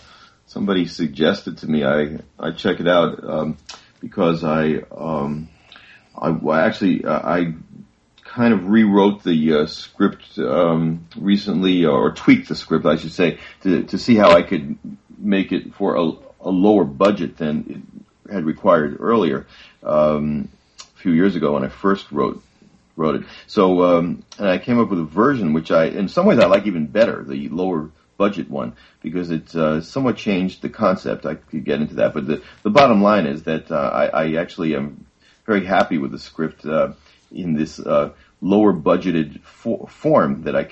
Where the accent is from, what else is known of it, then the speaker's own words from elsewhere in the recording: Little Neck, New York, United States; now in Great Neck, United States; Near where I live now. I grew up in Little Neck, Queens. Mm. It's on the border of Long Island, if people are familiar with the New York area.